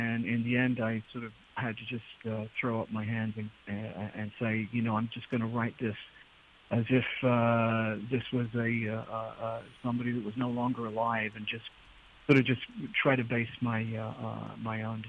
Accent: England, United Kingdom; I was born and raised in England, and raised on the music of … as so many people of my age were.

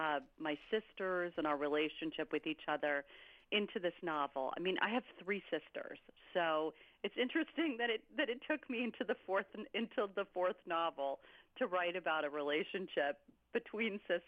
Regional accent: Chicago, Illinois, United States; born there; Well, I was born in Chicago, but my mother was from Racine, Wisconsin.

